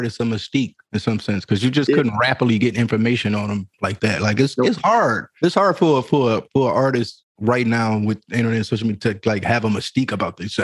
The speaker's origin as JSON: {"language": "English", "town": "Detroit", "region": "Michigan", "country": "United States", "said": "I'm from Detroit, man. It ain't no big deal."}